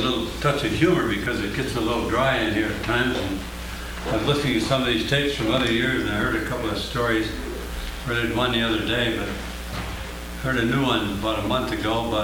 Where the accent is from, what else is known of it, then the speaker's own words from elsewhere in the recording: St. Paul, Minnesota, United States; I'm from St. Paul, Minnesota.